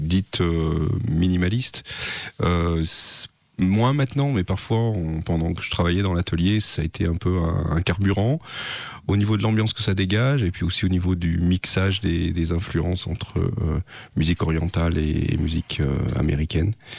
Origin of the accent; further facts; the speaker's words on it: Rouen, Normandy, France; also born or lived in Saint-Étienne, France; je suis né à Rouen, voilà, donc j'ai fait mes études de. Avant le bac, toutes mes études avant le bac dans la région de Rouen. Et puis ensuite, j'ai commencé une faculté d'art plastique à Saint-Étienne.